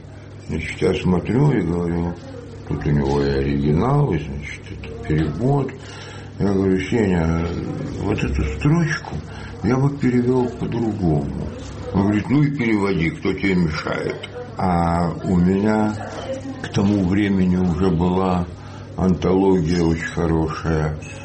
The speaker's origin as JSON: {"language": "Russian", "town": "Dnipro", "region": "Dnipropetrovsk Oblast", "country": "Ukraine"}